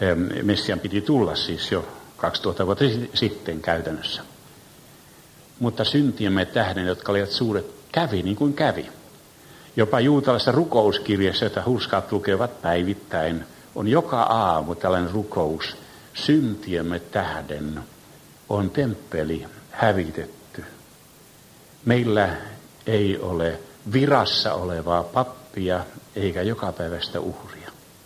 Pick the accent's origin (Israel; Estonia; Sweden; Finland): Israel; kun hän huomasi, että olen Israelista